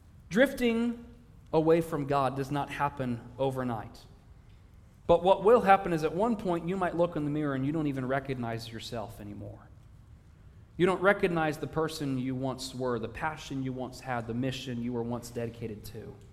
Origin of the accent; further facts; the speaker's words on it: Oregon, United States; I grew up in Oregon, where you do not get it in the water because it is freezing